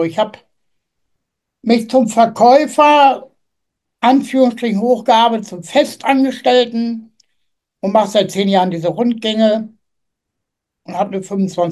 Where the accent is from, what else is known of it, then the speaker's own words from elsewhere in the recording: Mehrenheim, Germany; Ich bin in Mehrenheim groß geworden